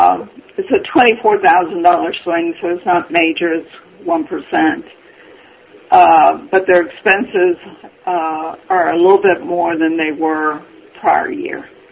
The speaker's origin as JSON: {"language": "English", "region": "Southern United States", "country": "United States", "said": "I'm a Southerner. I can't help it."}